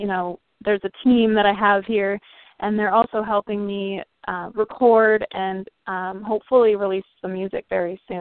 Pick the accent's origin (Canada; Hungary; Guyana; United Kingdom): Canada; Weyburn, Saskatchewan; now in Nashville, United States; He's the one that has been doing a few of these cystic fibrosis shows with me in my hometown of Weyburn.